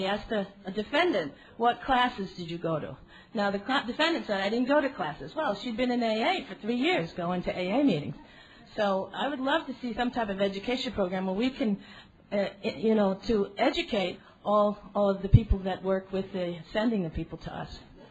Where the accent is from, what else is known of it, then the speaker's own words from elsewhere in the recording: Las Vegas, Nevada, United States; I'm an alcoholic from Las Vegas.